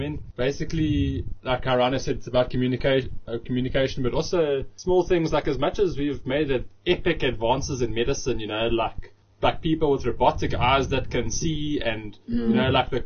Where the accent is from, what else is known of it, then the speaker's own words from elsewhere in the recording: South Africa; we can, as a South African society, like, we can find a way to deliver quartz to people's homes